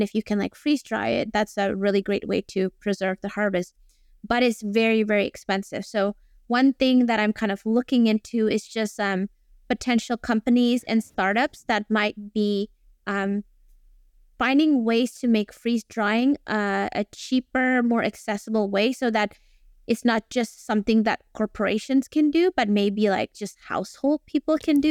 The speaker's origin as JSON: {"language": "English", "country": "Indonesia", "second_language": "English", "lives_now": "Australia", "said": "So I come from Indonesia, where I'm used to kind of seeing the whole entire animal in traditional wet markets"}